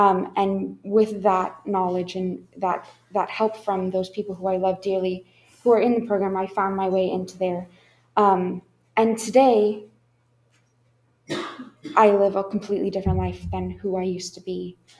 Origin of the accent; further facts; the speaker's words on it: Seattle, Washington, United States; I was born in Eastern Washington. We moved over to the Seattle area when I was, I think, about six.